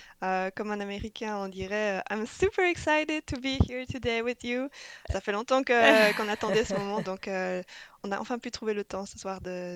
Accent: Switzerland; now in Seattle, United States; j'ai 35 ans, je viens de Suisse et ça va être mon 4e été à Seattle.

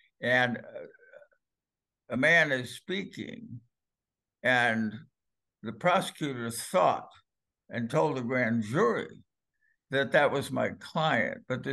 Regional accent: Boston, Massachusetts, United States; you know, growing up in Boston, which is where I started.

